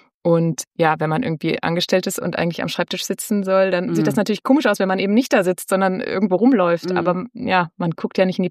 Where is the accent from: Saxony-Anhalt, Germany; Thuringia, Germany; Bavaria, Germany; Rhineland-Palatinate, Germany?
Rhineland-Palatinate, Germany; Mainz; Also, ich bin eine Mainzer Autorin.